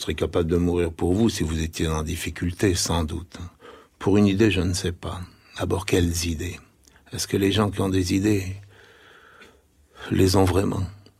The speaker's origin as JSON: {"language": "French", "town": "Sète", "region": "Occitanie", "country": "France", "tie": "born there", "said": "Oui, vous savez, ma mère était italienne. Et mon père venait d'un pays qui s'appelle Castelnaudary. Alors, je suis né à Sète par accident, j'aime beaucoup Sète."}